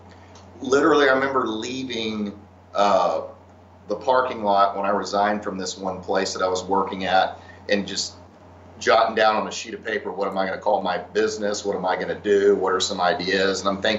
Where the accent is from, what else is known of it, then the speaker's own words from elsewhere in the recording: Corpus Christi, Texas, United States; Yeah. So from Corpus Christi.